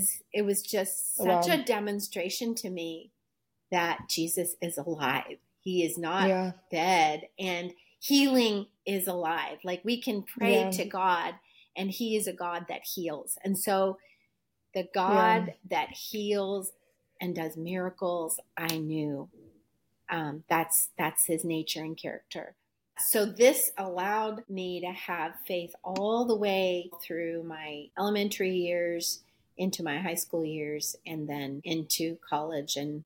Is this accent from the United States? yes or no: no; India; because I'm Indian, and Indian tradition, thousands of years of tradition, is that we have arranged marriages, and that's who you marry.